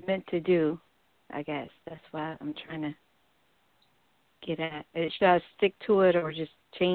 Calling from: Florida, United States

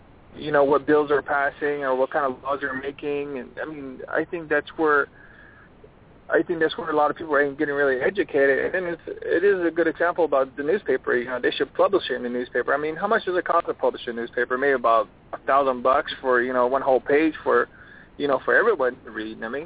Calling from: Arizona, United States; I was calling from Arizona again.

